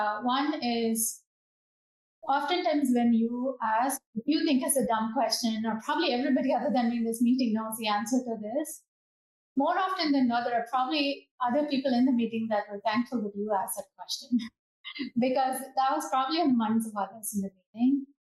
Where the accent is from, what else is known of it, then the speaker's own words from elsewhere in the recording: India; moved away as an adult; now in United States; I grew up in India and I moved here to pursue a master's in computer science.